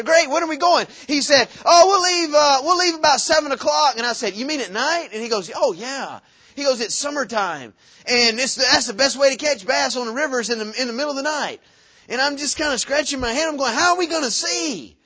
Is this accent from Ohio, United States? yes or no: no; Alabama, United States; I'm from Alabama, and so I know that you guys in Texas, when you think of a river, it's not what we think of.